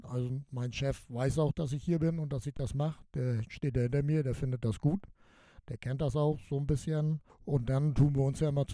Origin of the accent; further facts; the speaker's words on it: Schleswig-Holstein, Germany; Ja, also mein Hausverein ist MSC Kaltenkirchen. Da komme ich her, ich komme ja aus Schleswig-Holstein.